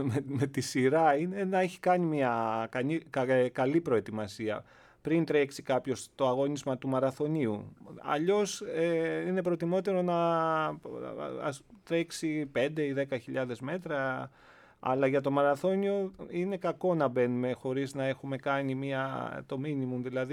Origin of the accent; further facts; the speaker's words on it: Hydra, Attica, Greece; έμενα στην Ύδρα, μεγάλωσα, έζησα και μεγάλωσα στην Ύδρα